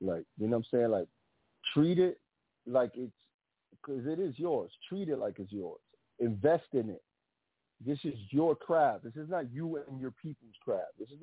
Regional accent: Bronx, New York, United States; Look where I live at. I'm from the Bronx. All the elements are around me.

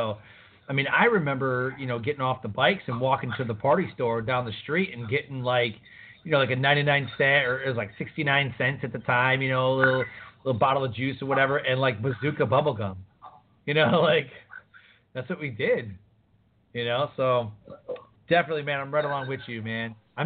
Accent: Detroit, Michigan, United States; because like I grew up in Detroit

